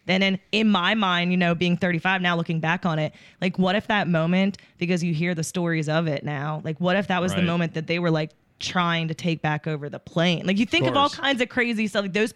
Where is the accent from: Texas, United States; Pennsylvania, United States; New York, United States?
Pennsylvania, United States; My school, so I grew up in Pennsylvania, and my high school was literally about 30 minutes from Shanksville.